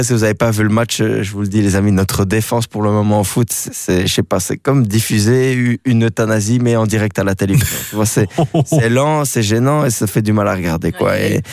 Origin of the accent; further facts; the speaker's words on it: Belgium; nous en tant que Belges, tu vois ce que, on connaît la France.